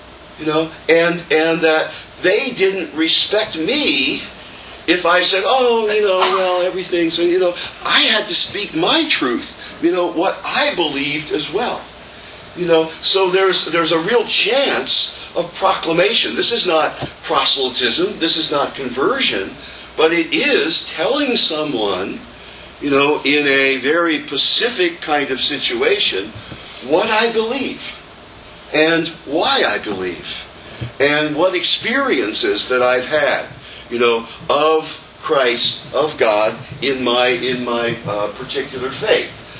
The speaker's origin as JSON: {"language": "English", "country": "United States", "also_born_or_lived": "Rome, Italy", "said": "There's no better way, I found out, to know that I'm an American."}